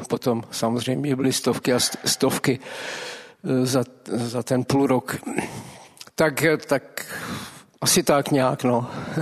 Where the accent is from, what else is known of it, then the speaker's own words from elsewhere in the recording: Ostrava, Moravian-Silesian Region, Czechia; Jsem z Ostravy, přijel jsem z Ostravy.